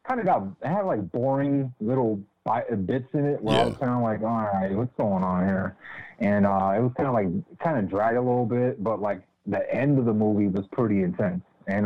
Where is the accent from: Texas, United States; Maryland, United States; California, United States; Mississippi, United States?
Maryland, United States; being that I'm from Prince George's County. And, if anything, Glendale Hospital was kind of like our, haunted hotbed.